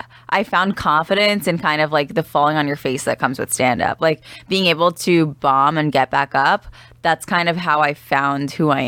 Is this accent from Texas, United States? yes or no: no; New York, United States; No, I'm from New York, so I feel like I have like that New York hustle.